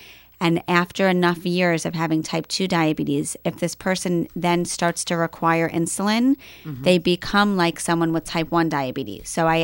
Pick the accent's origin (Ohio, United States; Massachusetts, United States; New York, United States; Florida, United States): New York, United States; Scarsdale; So I grew up in Scarsdale, which is actually funny because my practice right now is back in Scarsdale.